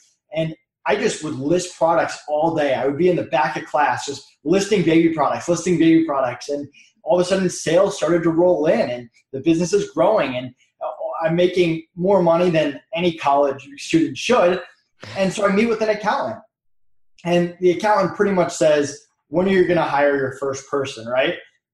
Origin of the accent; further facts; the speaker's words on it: Massachusetts, United States; now in Florida, United States; So I'm from Massachusetts originally, went to school in Connecticut, and then I moved down to Florida once I graduated.